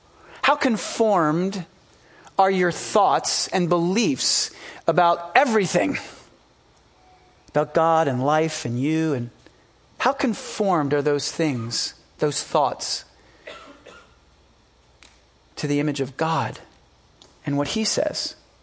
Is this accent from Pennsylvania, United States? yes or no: yes; Philadelphia, Pennsylvania, United States; And where I grew up in Philadelphia in the late 70s